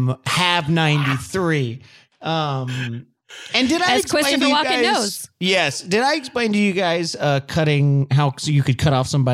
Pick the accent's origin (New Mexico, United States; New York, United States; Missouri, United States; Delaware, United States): New Mexico, United States; I grew up in New Mexico. I love green chilies.